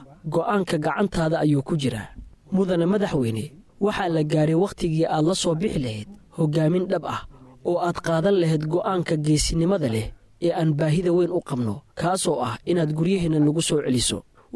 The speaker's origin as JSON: {"language": "Somali", "region": "Kakamega County", "country": "Kenya", "tie": "born there", "second_language": "Somali", "said": "Waxaan sanadkii 1966 ku dhashay gobolka Kakamega. Waxaan ka soo jeedaa qabiilka Luhya."}